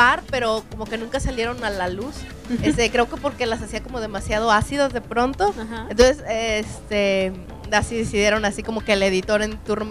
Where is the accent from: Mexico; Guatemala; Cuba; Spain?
Mexico; Siento que los mexicanos disfrazamos, bueno, enmascaramos